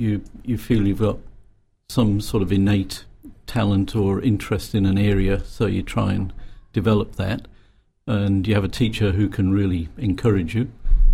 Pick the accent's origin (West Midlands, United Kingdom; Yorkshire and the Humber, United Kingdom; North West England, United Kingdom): Yorkshire and the Humber, United Kingdom; moved away; I'm a Yorkshire lad, originally.